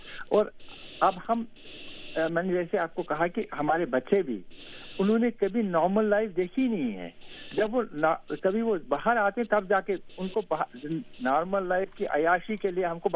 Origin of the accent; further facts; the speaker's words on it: Jammu and Kashmir, India; हम इसी में पले बड़े हुए हैं